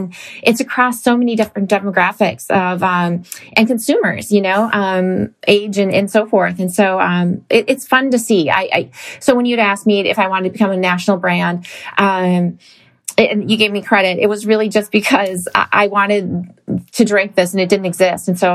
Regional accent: Midwest, United States; I like beer being growing up in the Midwest

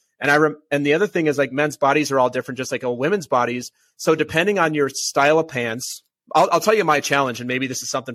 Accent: New York, United States; Never. I'm a New Yorker. No pleated pants. Flat front only.

